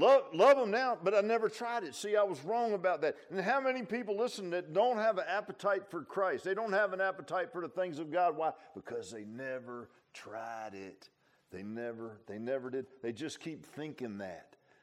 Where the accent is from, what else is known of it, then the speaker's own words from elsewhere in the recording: Virginia Beach, Virginia, United States; Man, I grew up in Virginia Beach. You know, we had a boat and we lived.